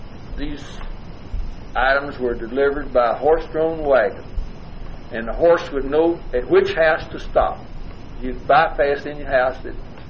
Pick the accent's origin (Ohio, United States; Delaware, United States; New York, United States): Ohio, United States; Akron; born there; I was born in March the 21st, 1919, in Akron, Ohio.